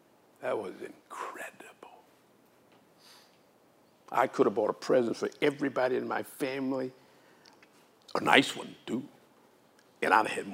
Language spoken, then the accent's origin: English; Arkansas, United States; I grew up in Arkansas. Most of you don't know. We were poor people.